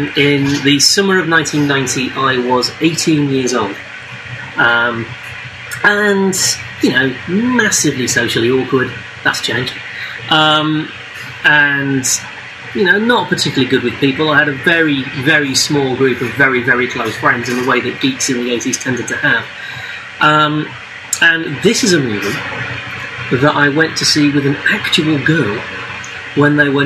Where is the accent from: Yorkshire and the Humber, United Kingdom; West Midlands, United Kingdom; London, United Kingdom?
Yorkshire and the Humber, United Kingdom; Doncaster; I went to see the movies a lot because I'm from Doncaster and there wasn't a lot else to do, if we're honest.